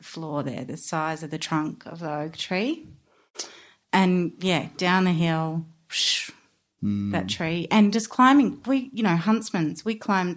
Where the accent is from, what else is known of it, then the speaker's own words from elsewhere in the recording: Mornington, Victoria, Australia; We did. We did. I grew up in Strawn's Road.